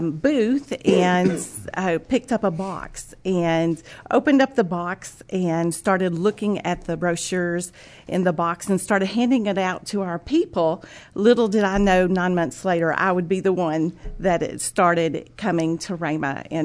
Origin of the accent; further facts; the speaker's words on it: Ramona, Oklahoma, United States; I'm from Ramona, Oklahoma.